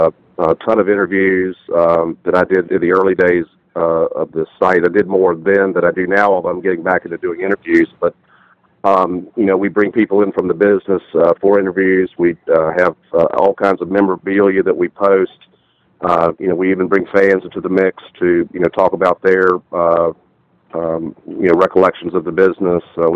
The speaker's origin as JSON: {"language": "English", "town": "Richmond", "region": "Virginia", "country": "United States", "said": "And I'm from Richmond, Virginia, which is, you know, about 3 hours from Raleigh."}